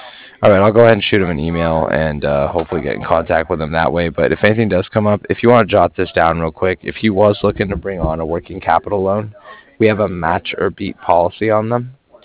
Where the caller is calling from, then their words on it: Cardiff, Wales, United Kingdom; as in mother at the end. And I was calling from Cardiff, Cardiff, like Frank.